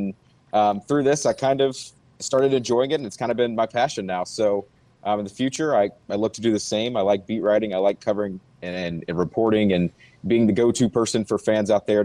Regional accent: Montgomery, Alabama, United States; You know, being a kid, I was born in Montgomery. My dad went here. My brother and sister went here. So really grew up in an Alabama family.

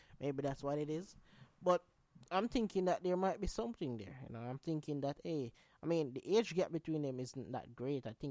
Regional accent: Jamaica; I'm Jamaican, right? And so I listen to a lot of dancehall music.

